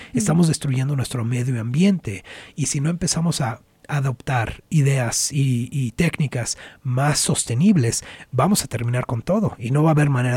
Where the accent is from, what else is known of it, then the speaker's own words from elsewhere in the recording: United States; born there; yo siendo chicano, yo habiendo nacido aquí en Estados Unidos, yo sabía que mi familia venía de México, pero no sabía qué significaba.